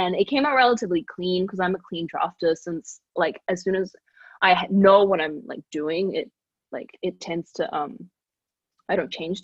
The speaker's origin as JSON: {"language": "English", "country": "New Zealand", "moved": "as an adult", "lives_now": "Philadelphia, United States", "said": "But then I, like, went to college, and, like, I moved countries, right? So I moved from New Zealand to, like, Philadelphia, where I started, like, school."}